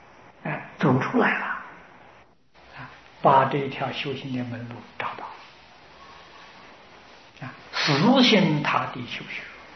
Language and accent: Chinese; Taiwan; 在我们台湾人